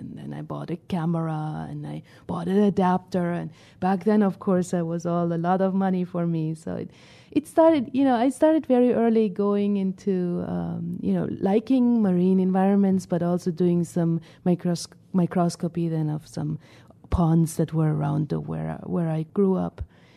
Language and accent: English; Germany; I grew up in Germany. And many Germans, they go down to the Mediterranean, to Spain in summer because they like the sun. And we don't get too much sun in northern Germany.